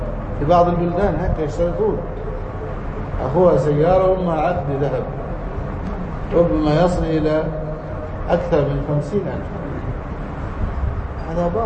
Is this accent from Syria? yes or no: no; Egypt; عندنا في مصر يقول يعني قاعد على الحديدة